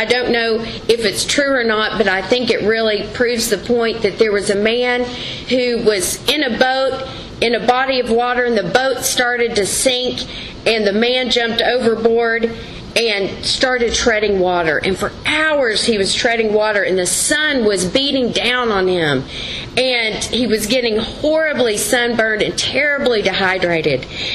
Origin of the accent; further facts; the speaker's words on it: Longview, Texas, United States; And I love that because I'm from Longview, Texas.